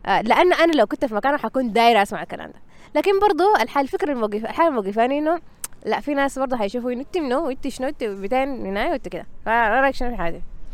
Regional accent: Sudan; فدي حاجة إحنا ما متعودين عليها نهائي كسودانيين

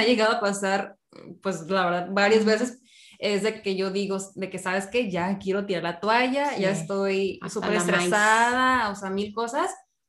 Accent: northern Mexico, Mexico; accent: norteño; mi voz en Spotify, mi acento todo norteño

